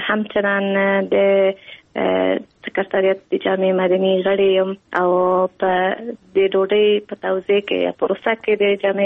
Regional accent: Kabul, Afghanistan; پا کابل که زیگیده لیم پا کابل که لویه سویم پا کابل که مو تحصیلات

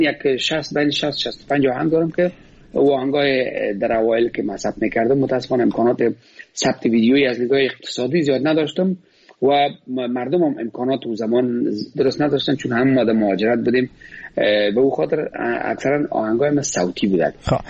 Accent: Afghanistan; moved away; از این خود افغانستان هستم از این هر ولایت افغانستان هستم من زمان که از افغانستان ببرم آدم افغانستان 28 ولایت داشت من از 28 ولایت هستم

